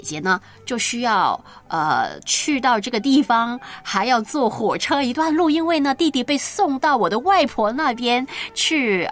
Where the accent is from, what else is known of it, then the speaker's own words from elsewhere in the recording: Hong Kong; 这些对于我这一位在香港土生土长的孩子来说，完全是新鲜感十足。